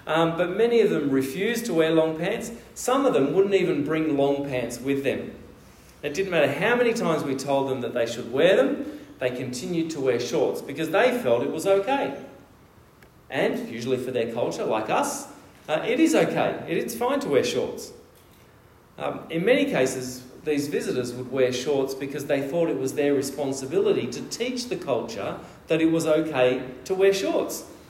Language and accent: English; Australia; that's what you do as an Australian